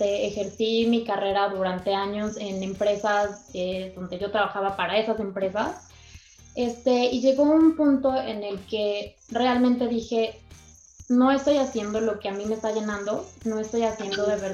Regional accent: Colombia; moved away; Yo soy de Colombia y siempre, o sea, en las ocasiones especiales

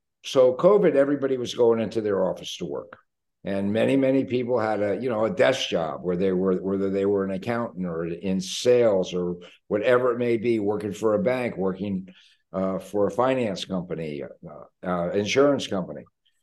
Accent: Washington, District of Columbia, United States; born there; now in Miami, United States; I could say I was born in Washington, D.C., which would be true, but I have lived in Miami since 1977 now.

